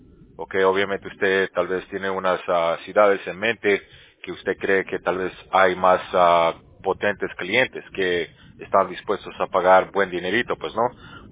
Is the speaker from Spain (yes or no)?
no; Bolivia; Okay, prefiero hablar en español. Hablo los dos. Soy de Bolivia.